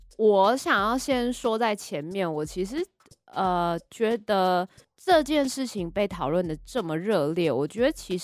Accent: Taipei, Taiwan; 就是我爸爸是屏东人，嗯，对，但是他就是在台北生下我啊，所以我其实算是台北人。

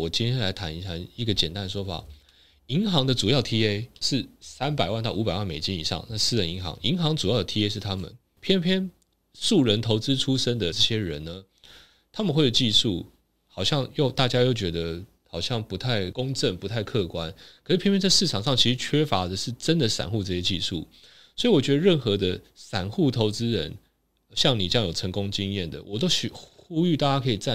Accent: Taiwan

